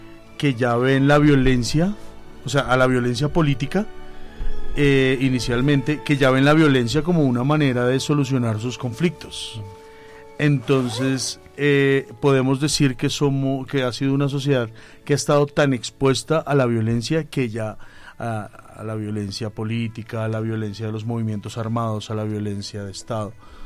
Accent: Soacha, Cundinamarca, Colombia; Vengo de Soacha, Cundinamarca, y siempre vengo corriendo desde Soacha.

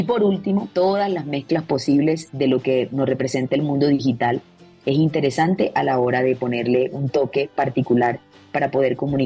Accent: Montería, Córdoba, Colombia; yo soy del Caribe colombiano, yo soy de Montería.

